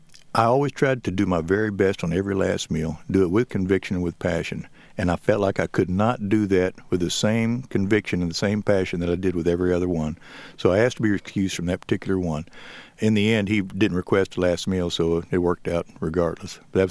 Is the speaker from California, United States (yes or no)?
no; San Antonio, Texas, United States; He was from San Antonio, which is my hometown